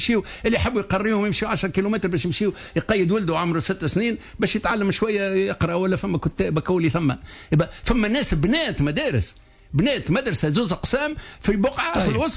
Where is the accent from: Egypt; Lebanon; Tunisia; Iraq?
Tunisia; انا وقت مشيت نقرا ما عنديش باسبور تونسي وقتها ما كانوش باش نمشي نقرا نمشي للشرطه يعطوني لي سي باسي باش نمشي نقرا في فرنسا قبل الاستقلال